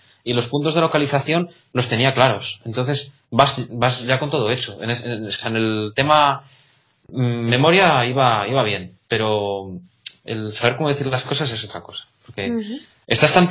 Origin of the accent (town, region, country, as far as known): Salamanca, Castile and León, Spain; moved away